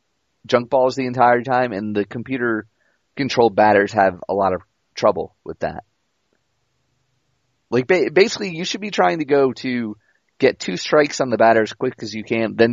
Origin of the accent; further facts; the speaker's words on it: Boston, Massachusetts, United States; Well, listen, I'm from Boston, which is also well known for its fan friendly experience.